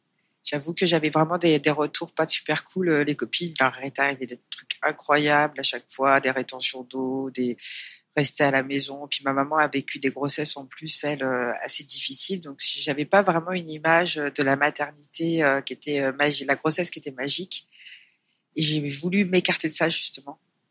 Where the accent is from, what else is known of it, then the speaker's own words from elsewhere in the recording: Comoros; C'est peut-être que je suis comorienne.